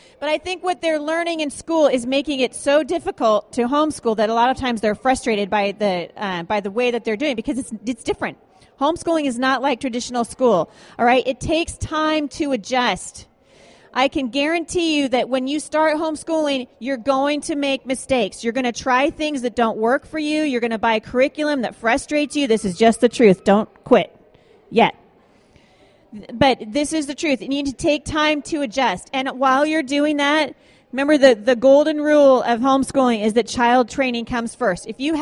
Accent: Washington, United States; also born or lived in Oregon; I am a Washingtonian, okay? It's not that hard. It goes with the state. Okay. Or actually, I was born in Oregon, and that is how you say it, just Oregon.

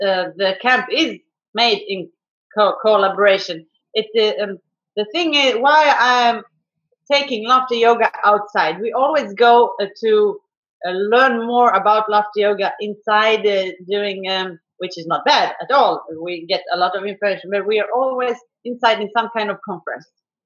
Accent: Serbia; I am from Serbia, but the camp is in Montenegro.

